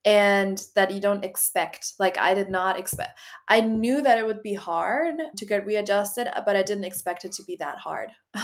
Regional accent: Germany; because I'm from Germany. I was born and raised there.

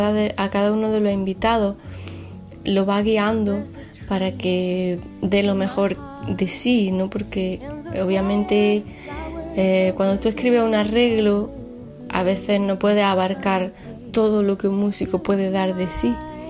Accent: Granada, Andalusia, Spain; en la historia de mi ciudad natal, perdón, de Granada

